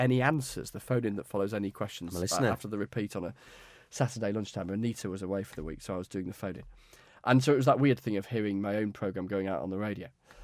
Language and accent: English; Yorkshire and the Humber, United Kingdom; now in London, United Kingdom; I'm sort of seen as a sort of professional Yorkshireman.